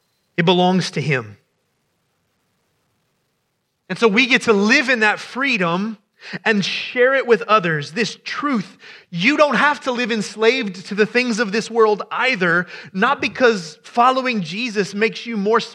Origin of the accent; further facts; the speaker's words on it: Ohio, United States; Ohio brother, right there. I'm from Ohio, for those of you who don't know me.